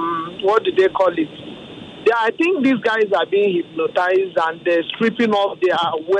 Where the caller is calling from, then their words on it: Lagos, Nigeria; I'm calling from Lagos Island.